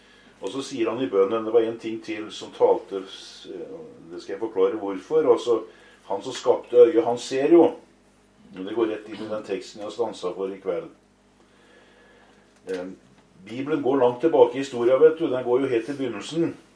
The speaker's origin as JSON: {"language": "Norwegian", "town": "Kragerø", "region": "Telemark", "country": "Norway", "said": "Men jeg kommer altså ikke fra Østfold i hele tatt. Jeg fra Kragerø på andre siden av fjorden her. Vi har noe av samme dialekt da."}